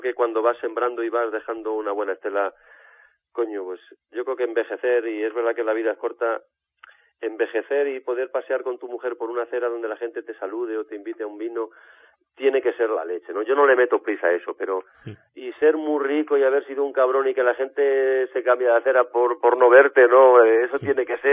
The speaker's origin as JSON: {"language": "Spanish", "town": "La Maya", "region": "Castile and León", "country": "Spain", "said": "los discos anteriores los habíamos presentado en la plaza de mi pueblo, en La Maya"}